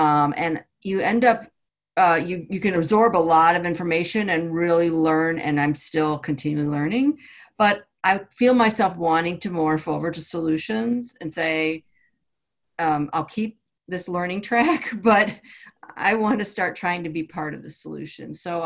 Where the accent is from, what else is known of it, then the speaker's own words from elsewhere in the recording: Minneapolis, Minnesota, United States; And I'm also from Minneapolis, and the murder of George Floyd hit our community hard